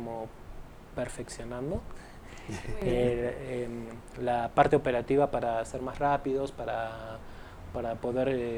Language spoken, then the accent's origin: Spanish; Argentina; moved away as an adult; Pero pues yo soy de Argentina, ¿no? Llegué a los 31 acá